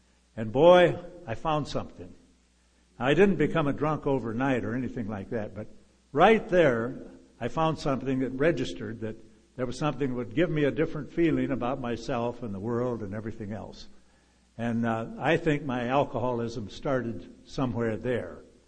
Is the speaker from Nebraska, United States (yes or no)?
yes; Norfolk, Nebraska, United States; I was born in Norfolk, Nebraska in 1925 and grew up there during the Depression.